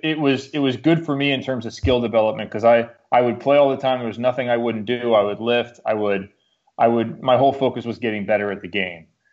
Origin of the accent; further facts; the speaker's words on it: Chicago, Illinois, United States; I'm from Chicago, like a Dick Butkus, Mike Singletary kind of a thing.